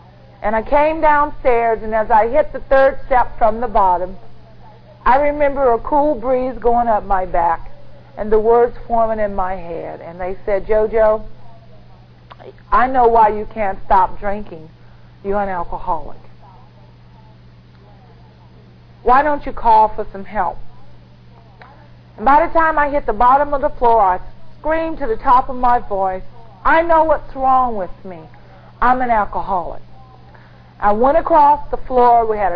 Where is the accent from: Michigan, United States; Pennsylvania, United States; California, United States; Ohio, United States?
Ohio, United States; And somehow, about 6, 7, 8 months later, I ended up in Ohio, which is my hometown.